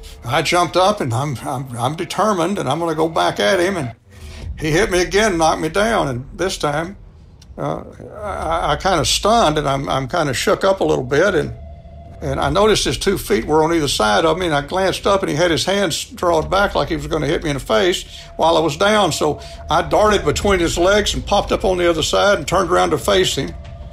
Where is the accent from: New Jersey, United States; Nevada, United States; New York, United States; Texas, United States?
Texas, United States; And I said, well, I'm from Texas, too.